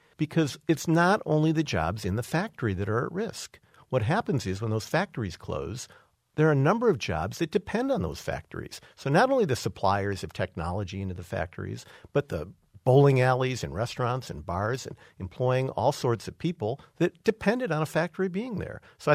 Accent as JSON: {"language": "English", "town": "Detroit", "region": "Michigan", "country": "United States", "tie": "born or raised there", "said": "I grew up in the Detroit area."}